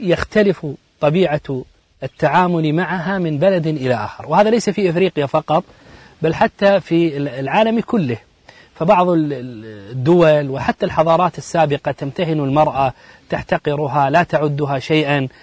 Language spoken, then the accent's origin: Arabic; Saudi Arabia; في أحد العلماء عندنا في السعودية